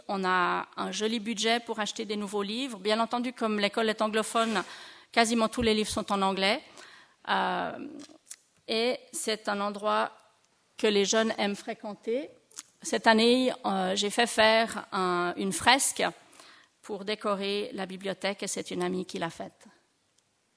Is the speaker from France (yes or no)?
no; Switzerland; Quand je compare un peu à mon enfance ici en Suisse